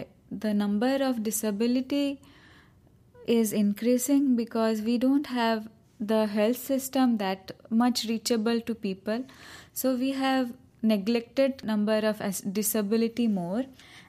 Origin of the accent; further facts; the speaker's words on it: Odisha, India; first language Oriya; English is a second language; My first language is Oriya.